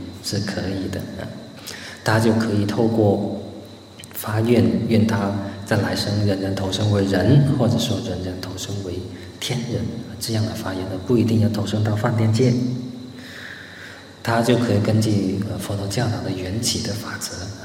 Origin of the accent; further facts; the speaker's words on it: China; 我们中国人来说，我们顺便再讲一下，我们中国人来说